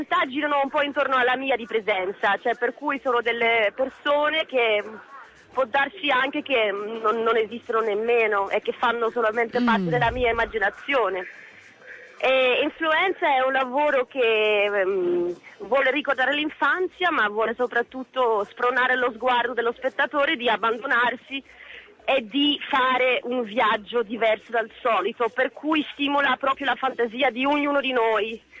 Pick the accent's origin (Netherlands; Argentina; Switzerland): Netherlands; Olandese. Sono olandese.